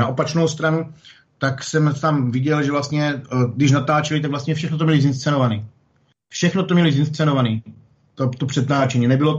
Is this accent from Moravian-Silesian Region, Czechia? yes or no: no; Přerov, Olomouc Region, Czechia; jsem z Přerova.